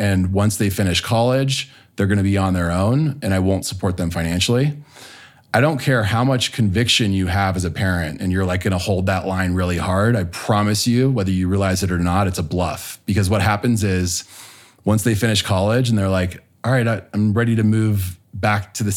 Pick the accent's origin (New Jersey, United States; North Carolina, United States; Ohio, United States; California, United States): California, United States; Los Angeles; Growing up in Los Angeles, I wasn't immune to the lure of pursuing property, power, and prestige.